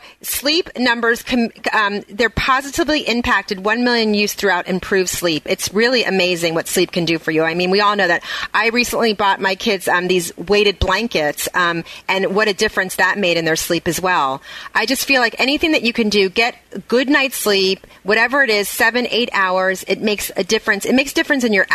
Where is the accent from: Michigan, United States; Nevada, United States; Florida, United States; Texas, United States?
Florida, United States; Miami; Okay, I'm just going to ask you this question because I was born and raised in Miami.